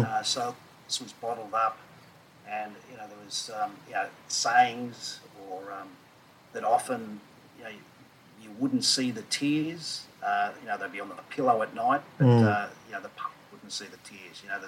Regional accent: Melbourne, Victoria, Australia; Where I'm in from Melbourne

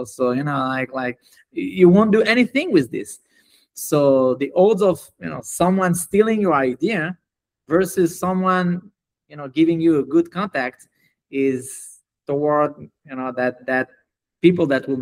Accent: France; now in Israel; So first I grew up in France, and then I moved to Israel about 10 years ago.

